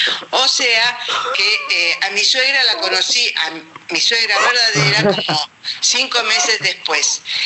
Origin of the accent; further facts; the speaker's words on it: Bahía Blanca, Buenos Aires Province, Argentina; Yo soy de Bahía Blanca y conocí a mi marido que estaba temporariamente ahí y en menos de un año nos casamos.